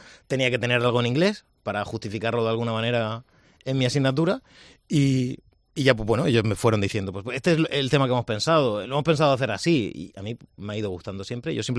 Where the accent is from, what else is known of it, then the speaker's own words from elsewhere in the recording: Cartagena, Region of Murcia, Spain; Sí, sí. Soy cartagenero, pero sí, muy murciano.